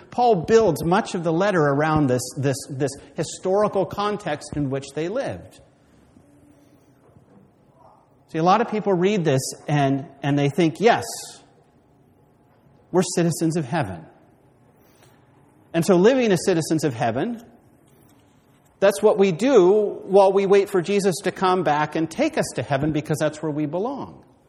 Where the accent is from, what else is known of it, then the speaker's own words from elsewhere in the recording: United States; now in Canada; remember when I was moving here, I read a history of British Columbia, and it was interesting because as an American